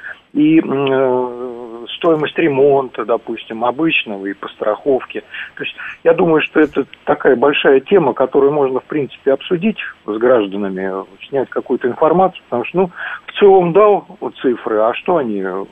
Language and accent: Russian; Moscow, Russia; я из Москвы.